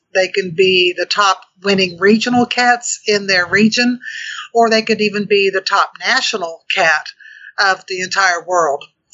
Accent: Oklahoma, United States; I'm from Oklahoma. Oklahoma became a state in 1907.

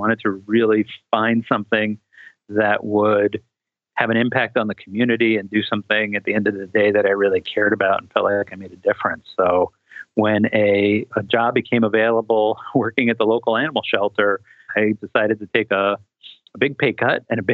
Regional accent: New York City, New York, United States; You know, I grew up in New York City. So when I was growing up, we had just about every small animal that can fit in an apartment

